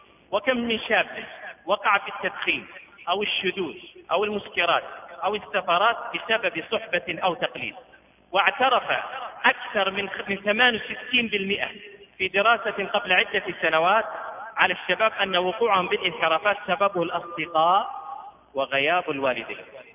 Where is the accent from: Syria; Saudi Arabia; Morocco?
Saudi Arabia; إذا علمنا أن البطالة عندنا في السعودية وصلت إلى 15 إلى 18%